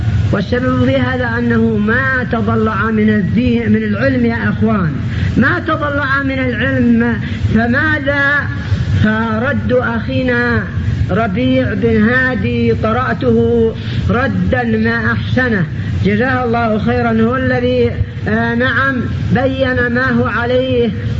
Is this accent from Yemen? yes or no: yes; Yemen; المجلة الشحاثة عندنا في اليمن